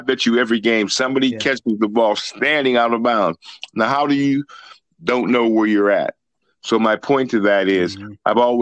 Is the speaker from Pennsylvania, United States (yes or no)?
yes; New Kensington, Pennsylvania, United States; I'm bringing a Boys and Girls Club to my hometown of New Kensington.